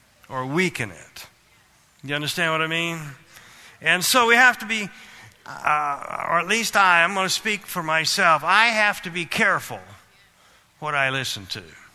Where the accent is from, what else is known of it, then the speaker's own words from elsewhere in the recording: Kansas, United States; I grew up in Kansas, and that's kind of what we had out there.